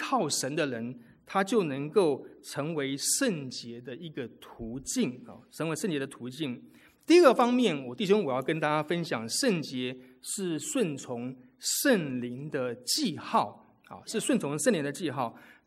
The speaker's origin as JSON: {"language": "Chinese", "country": "Taiwan", "said": "我从台湾来台湾来的小男孩子都需要经过当兵的训练"}